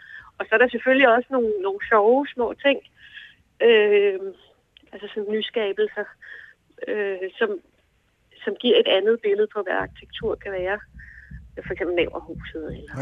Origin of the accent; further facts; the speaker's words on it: Copenhagen, Capital Region of Denmark, Denmark; Altså, jeg er vokset op i København, siden jeg var 9 år